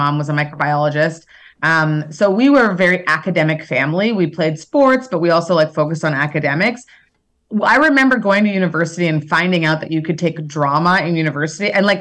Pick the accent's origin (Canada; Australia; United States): Canada; Winnipeg, Manitoba; existence where I'm mixed. So I never really felt like I belonged anywhere. You know, when I grew up in Winnipeg, Canada, I grew up in an area at the time that was like, there weren't a lot of Black kids. There weren't a lot of mixed kids.